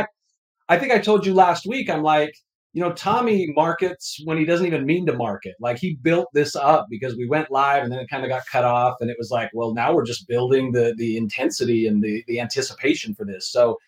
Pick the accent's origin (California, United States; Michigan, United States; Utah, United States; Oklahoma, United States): Utah, United States; I didn't, you know, I grew up in Utah. We didn't have pest control.